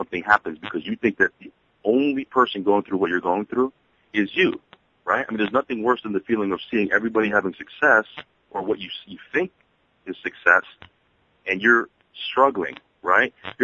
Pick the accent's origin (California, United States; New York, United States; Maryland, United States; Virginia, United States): New York, United States; New York City; I'm from New York City, and that's how we talk over here.